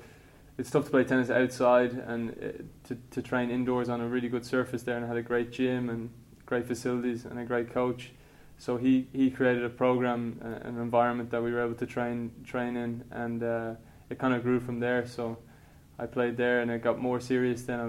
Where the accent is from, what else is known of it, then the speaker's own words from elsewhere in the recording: Swords, Leinster, Ireland; Well, I'm from Swords. I started when I was about 7 years old.